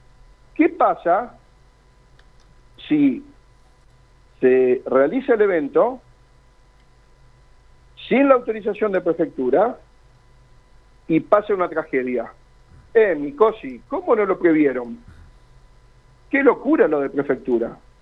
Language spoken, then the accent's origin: Spanish; Argentina; somos realmente los argentinos muy asiduos a esto